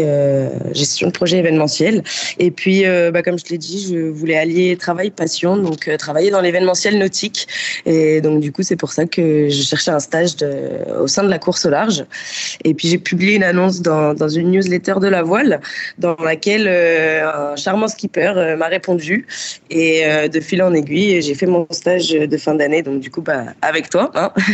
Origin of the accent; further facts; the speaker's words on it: Nancy, Grand Est, France; J'ai 25 ans. Je suis originaire de Nancy, en Lorraine.